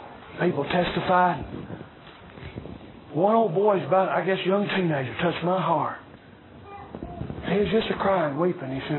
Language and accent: English; United States; born there; I was born in America to godly parents that love you.